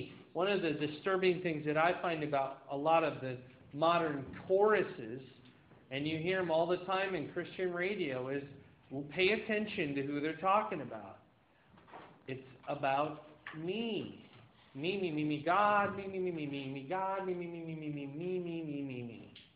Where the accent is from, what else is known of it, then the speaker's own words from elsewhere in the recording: Iowa, United States; But I grew up in Iowa, and beef just seems to hit home with me.